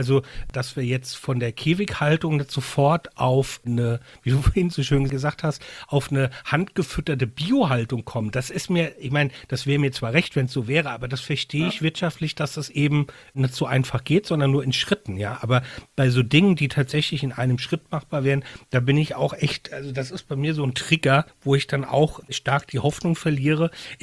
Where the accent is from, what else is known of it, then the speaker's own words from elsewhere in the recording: Rhineland-Palatinate, Germany; ich komme aus Rheinland-Pfalz